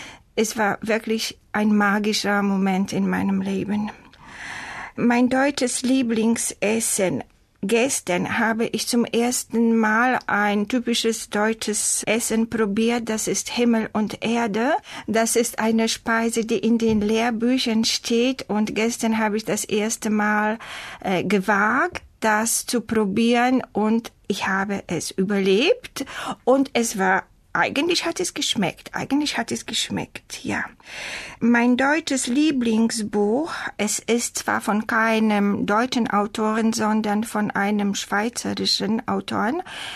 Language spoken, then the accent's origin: German; Warsaw, Masovian Voivodeship, Poland; German is a second language; Ich komme aus Warschau, aus Polen. Ich bin in der zweiten Hälfte des 20. Jahrhunderts geboren worden.